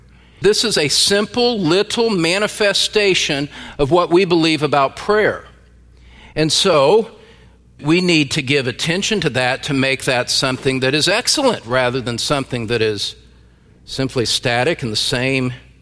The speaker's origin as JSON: {"language": "English", "region": "Indiana", "country": "United States", "tie": "born or raised there", "said": "I was invited to teach at a conference on prayer back in my home state of Indiana."}